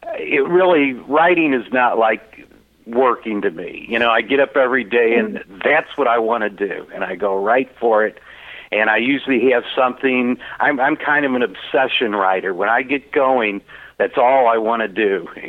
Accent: St. Louis, Missouri, United States; Well, I'm from St. Louis originally, and I live here now and teach a little English, but I write full time.

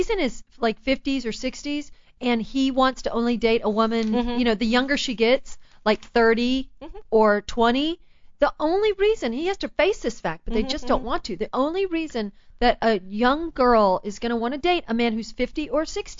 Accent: Memphis, Tennessee, United States; now in Los Angeles, United States; I grew up in Memphis, Tennessee, mm-hmm. but I've been here since '89.

